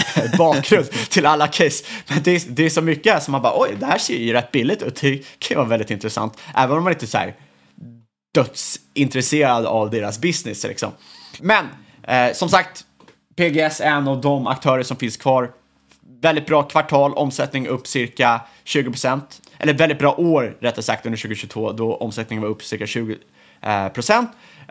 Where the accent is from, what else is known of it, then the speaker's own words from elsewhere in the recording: Sweden; som svensk